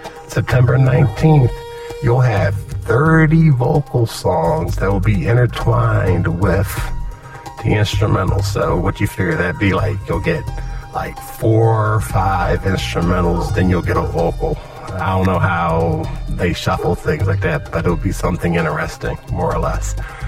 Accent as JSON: {"language": "English", "town": "Philadelphia", "region": "Pennsylvania", "country": "United States", "tie": "born or raised there", "said": "Like, say, yo, there's this dude born and raised in Philadelphia, and he puts together music, and he put together a podcast"}